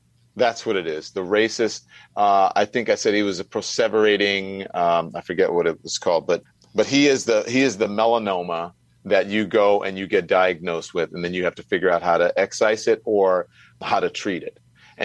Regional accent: Louisiana, United States; And I grew up in Louisiana. I've seen a lot of poor white people.

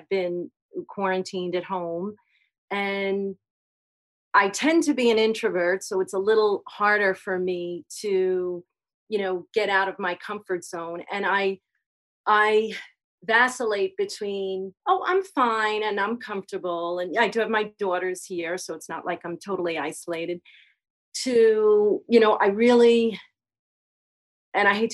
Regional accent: New York, United States; moved away as an adult; now in Colorado, United States; Colorado. I'm from New York, but recently.

